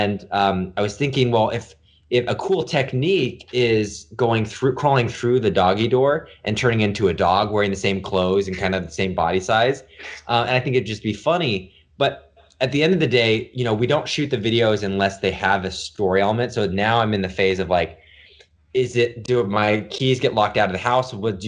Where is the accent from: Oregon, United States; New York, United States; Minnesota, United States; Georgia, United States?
Oregon, United States; Portland; I was from Portland, Oregon. He would take me around the Pacific Northwest.